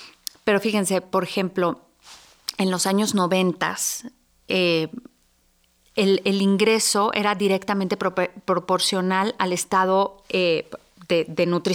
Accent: Mexico; Más nosotros como mexicanos

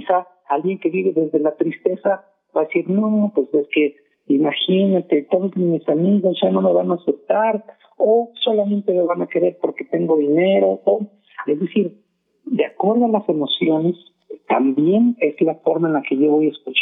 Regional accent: Mexico; nosotros somos mexicanos, estamos en México, pero no es lo mismo si yo aquí en México nací y soy y he vivido en Monterrey o en Guadalajara o en Mérida

